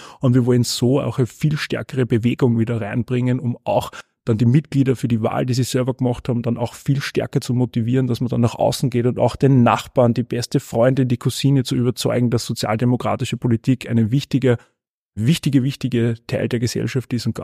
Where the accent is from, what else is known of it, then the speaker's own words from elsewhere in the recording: Tragwein, Upper Austria, Austria; Ich komme ja aus dem Müllviertel, aus Tragwein